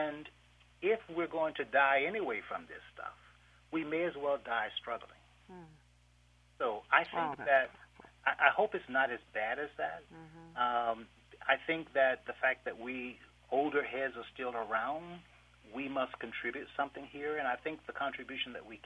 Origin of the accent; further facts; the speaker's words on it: Apalachicola, Florida, United States; born or raised there